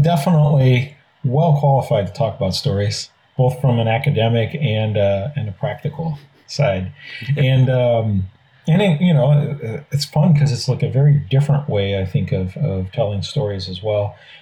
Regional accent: Brazil; I grew up in South America and in Brazil where I was born, and the parents were missionaries there

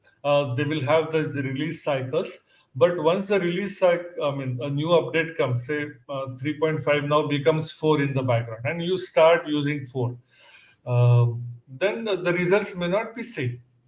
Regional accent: India; So as I said, I'm from India, and we have large population.

